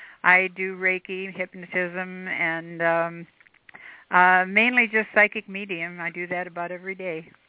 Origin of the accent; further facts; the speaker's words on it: Canton, Ohio, United States; I am from Canton, Ohio.